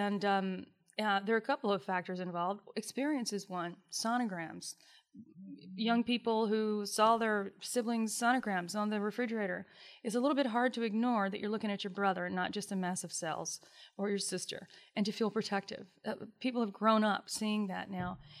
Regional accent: Greenville, North Carolina, United States; I have a bias toward it because I'm from Greenville.

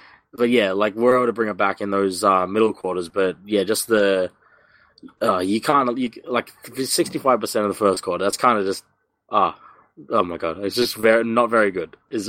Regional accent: Australia; New Zealand. I'm Australian.

